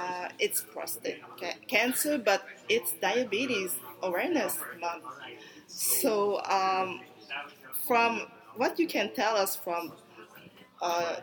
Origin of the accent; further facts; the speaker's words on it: Canada; Yeah, like I'm Canadian, but from a Asian heritage